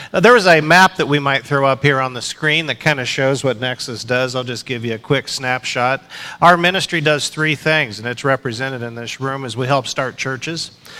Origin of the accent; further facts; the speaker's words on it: Texas, United States; Although Texans on some days might think we're better acclimated to the weather than y'all